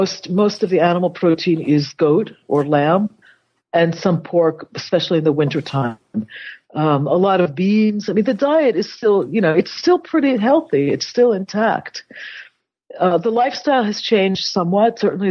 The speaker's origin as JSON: {"language": "English", "town": "New York City", "region": "New York", "country": "United States", "tie": "born or raised there", "said": "I mean, I grew up in New York City."}